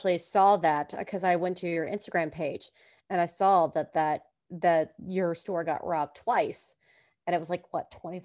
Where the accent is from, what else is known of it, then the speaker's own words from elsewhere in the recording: Houston, Texas, United States; I'm from Houston.